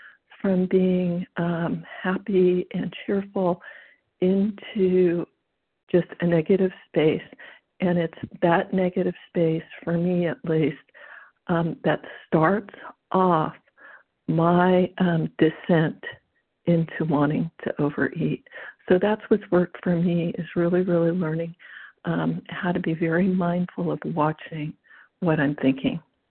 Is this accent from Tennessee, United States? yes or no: no; California, United States; I'm from California.